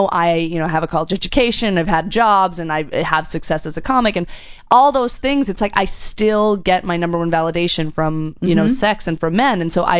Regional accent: Boston, Massachusetts, United States; Yeah, I mean, I grew up in Boston, which is highly Catholic

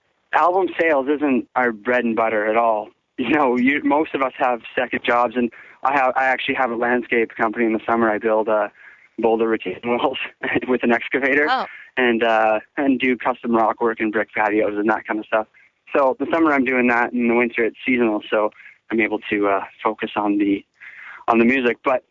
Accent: Canmore, Alberta, Canada; I grew up in Canmore, Alberta, which is in Canada, in the Rockies there, yeah. Right on, like, the border of BC and Alberta.

